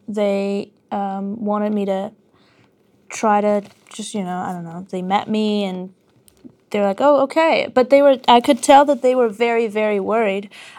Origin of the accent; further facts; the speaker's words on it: Armenia; now in Los Angeles, United States; Originally, I'm from Armenia. I feel like home is back there still.